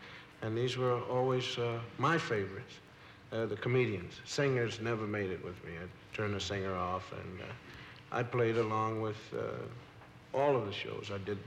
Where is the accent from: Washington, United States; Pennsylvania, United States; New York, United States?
Pennsylvania, United States; Philadelphia; Philadelphia.